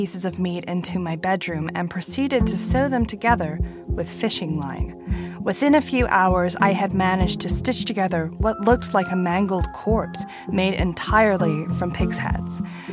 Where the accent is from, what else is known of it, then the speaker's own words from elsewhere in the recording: Midwest, United States; accent: Midwest; And when I'm tired, sometimes my Midwest accent comes out.